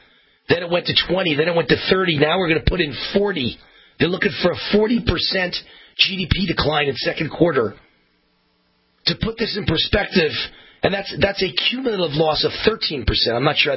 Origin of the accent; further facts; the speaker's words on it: Nevada, United States; that's what would happen in my home state of Nevada